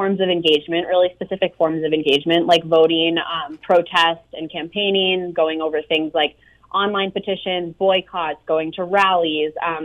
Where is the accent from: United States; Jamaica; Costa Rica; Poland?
United States; Cape Cod, Massachusetts; I am from Cape Cod, Massachusetts, and then did undergrad in Western Massachusetts at Smith College. So I'm pretty much a Massachusetts, like, homegrown native.